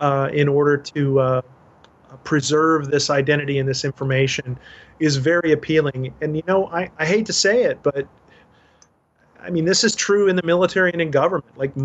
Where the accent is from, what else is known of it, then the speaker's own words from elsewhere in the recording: Dallas, Texas, United States; Robert Tilton, the minister from my hometown in Dallas